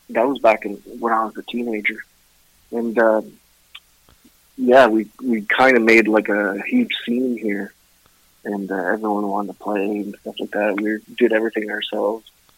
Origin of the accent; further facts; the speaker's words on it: Ottawa, Ontario, Canada; also born or lived in Vancouver / Kingston; I was born and raised in Ottawa. I moved around different places. I was in Vancouver for a bit, Kingston, Ontario, places like that.